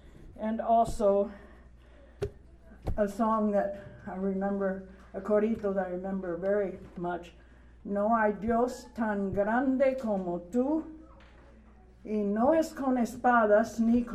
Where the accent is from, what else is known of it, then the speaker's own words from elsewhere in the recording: Elkhart, Indiana, United States; now in Puerto Rico; I am from Elkhart, Indiana, of parents and grandparents of Swiss and German descent.